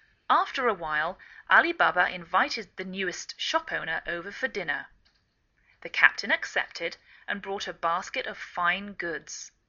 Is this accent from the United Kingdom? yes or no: yes; England, United Kingdom; now in United States